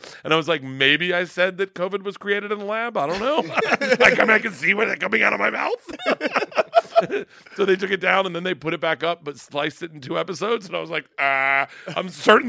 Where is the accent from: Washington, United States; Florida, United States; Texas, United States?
Florida, United States; Tampa; now in Los Angeles, United States; So I'm a Bucs fan because I grew up in Tampa. I'm a Bucs fan, diehard, but I live in LA.